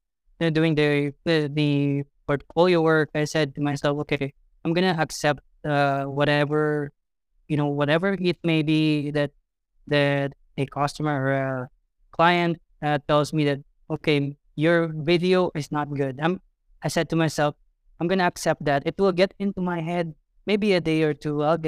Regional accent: Philippines; I'm from the Philippines, by the way.

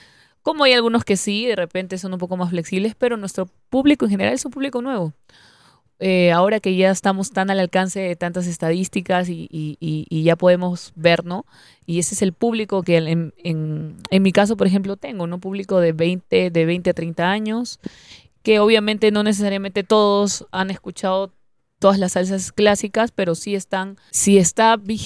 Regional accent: Peru; Es curioso que en mi país, en Perú, para los que saben

